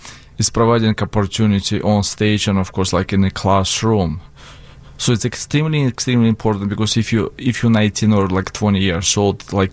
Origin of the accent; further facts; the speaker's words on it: Moscow, Russia; In Moscow.